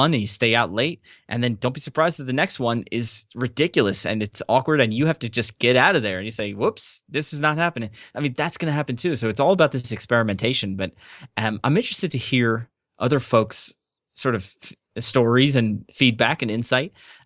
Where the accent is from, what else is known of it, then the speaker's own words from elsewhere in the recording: United States; Yeah, plus I was in England and I'm American and everyone was English